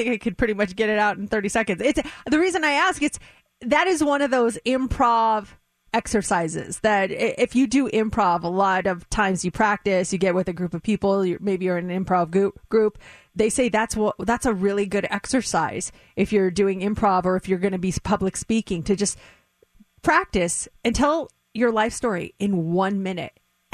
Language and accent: English; Colorado, United States; now in Las Vegas, United States; Okay, so born and raised in Colorado, and big sister to three awesome siblings, mom and dad, very strict.